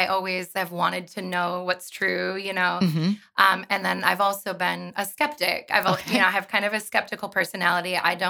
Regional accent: Mitchell, South Dakota, United States; moved away as an adult; I grew up outside of Mitchell on a farm kind of by Mount Vernon.

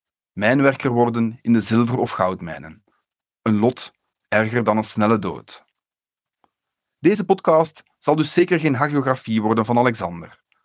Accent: Flemish Brabant, Belgium; ik ben een Belg, een Vlaming, een Vlaams-Brabander.

